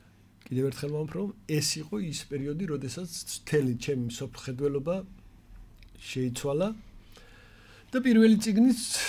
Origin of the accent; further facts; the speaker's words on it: Tbilisi, Georgia; იმ უბანში, სადაც მე ვიზრდებოდი, ქაშვეთის უბანი ერქვა